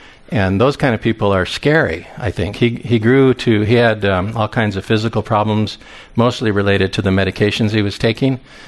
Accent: Moscow, Idaho, United States; I'm from Moscow, Idaho. I've been there since, well, I went to college there back in the 70s, late 70s.

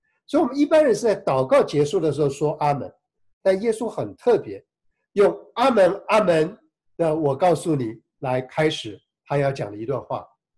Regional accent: China; 那我们中国人常说民以食为天

